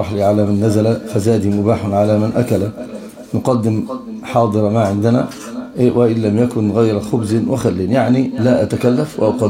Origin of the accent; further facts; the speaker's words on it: Egypt; عندنا في مصر مثل عامي للناس وقد يؤخذ به هنا